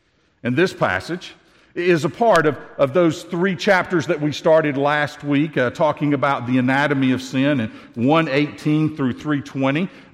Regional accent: Tennessee, United States; I grew up in Tennessee and I'm the product of 10 generations of hillbilly

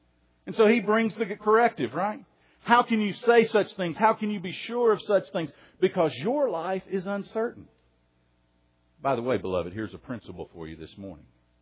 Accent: Soddy-Daisy, Tennessee, United States; When I was growing up in Soddy Daisy, Tennessee, I would go out in the mornings often

